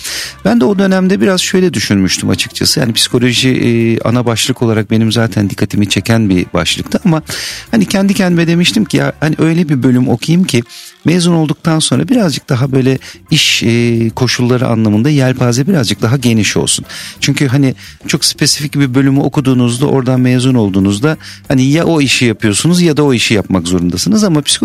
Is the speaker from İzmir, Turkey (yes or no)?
yes; İzmir, Turkey; also born or lived in Ankara; 1972 yılında Ankara'da doğmuşum ama bir yaşımdan beri İzmir'de yaşıyorum. Ailem oraya gelmiş.